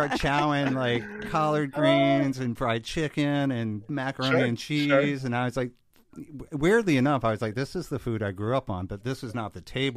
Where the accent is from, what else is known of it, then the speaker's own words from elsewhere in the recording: Virginia, United States; moved away as an adult; I was raised in the South in Virginia. And I left Virginia when I was about 20 because I was just really discouraged with the disparity there.